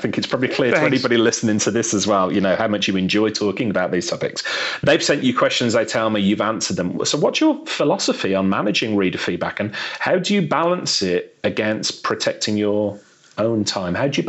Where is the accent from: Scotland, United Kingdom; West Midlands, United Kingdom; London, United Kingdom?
West Midlands, United Kingdom; Birmingham; so I was brought up in Birmingham in England.